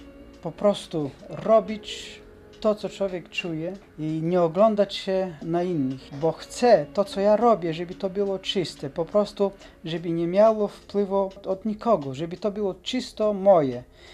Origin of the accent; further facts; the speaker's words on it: Bulgaria; Polish is a second language; now in Poland; I ja też, mimo to, że jestem Bułgarem, ale tak jakbym się związał z tym krajem